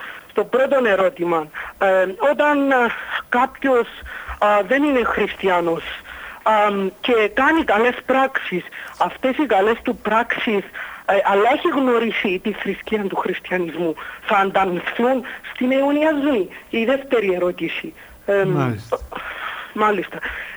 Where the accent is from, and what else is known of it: Limassol, Limassol District, Cyprus